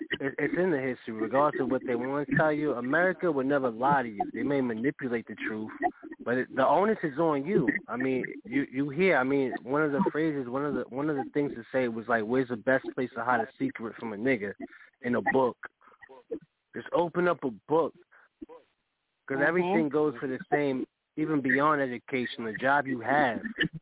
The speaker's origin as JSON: {"language": "English", "town": "Yonkers", "region": "New York", "country": "United States", "lives_now": "Connecticut, United States", "said": "I live in Connecticut now, from Yonkers, New York."}